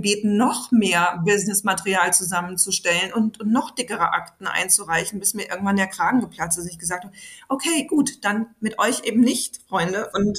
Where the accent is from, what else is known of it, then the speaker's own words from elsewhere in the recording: North Rhine-Westphalia, Germany; ich komme aus dem Ruhrgebiet